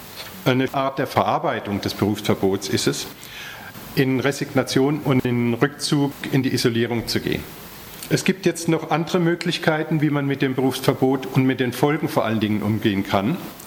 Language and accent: German; Heidelberg, Baden-Württemberg, Germany; auch 70 Jahre wie die meisten von uns hier im Haus. Und ich komme aus Heidelberg